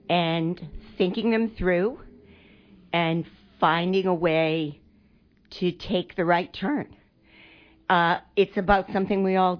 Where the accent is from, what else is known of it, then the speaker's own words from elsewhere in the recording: Maine, United States; Because I'm from Maine, but I am based in Florida right now.